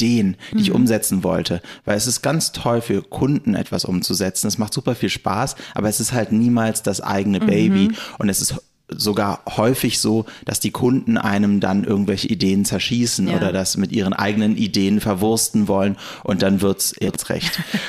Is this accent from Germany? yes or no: yes; Berlin, Germany; Ich bin ein Berliner Kind. Das heißt, ich bin im Süden von Berlin aufgewachsen, in Lankwitz, bin dann zur Schule gegangen nach Neukölln, habe sofort nach dem Abi gesagt, okay, nichts hält mich mehr in Lankwitz, ich ziehe nach Kreuzberg, wo ich bis heute wohne.